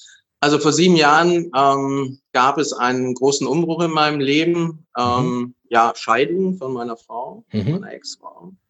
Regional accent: Cologne, North Rhine-Westphalia, Germany; now in Berlin, Germany; Ich komme eigentlich aus Köln, bin eine kölsche Jung und mich hat es wegen der Liebe nach Berlin verschlagen.

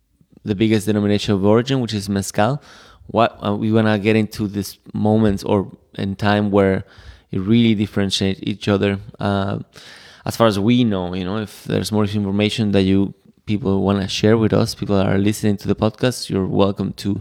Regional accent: Jalisco, Mexico; because we're from Jalisco.

